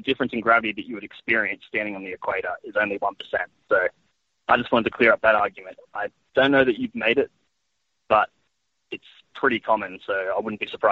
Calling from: Australia; G'day. It's the same physicist from last week from Australia.

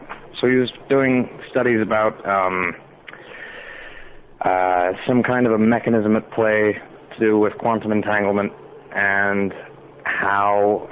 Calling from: Washington, United States; I'm calling from Washington State.

